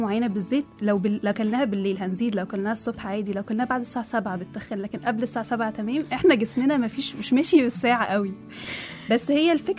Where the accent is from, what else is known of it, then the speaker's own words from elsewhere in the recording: Egypt; بس إحنا مفهومنا كمصريين يعني إن أنا بخس